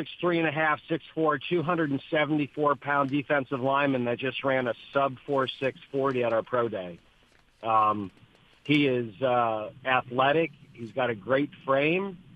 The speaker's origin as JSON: {"language": "English", "region": "New York", "country": "United States", "tie": "born or raised there", "said": "I grew up in Western New York, and I had a little transistor radio that I'd listen to WGR as a kid and listen to the Sabres games."}